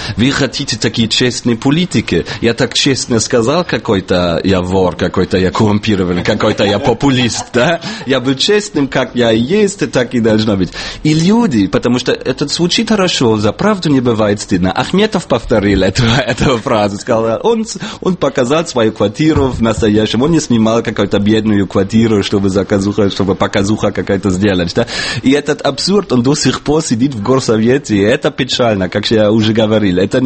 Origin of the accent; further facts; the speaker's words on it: Germany; Russian is a second language; если я как немец, поскольку у меня паспорт немецкого